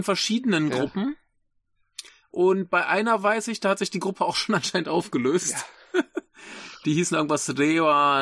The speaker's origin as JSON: {"language": "German", "town": "Braunschweig", "region": "Lower Saxony", "country": "Germany", "said": "ich komme ja eigentlich so aus der Gegend Braunschweig."}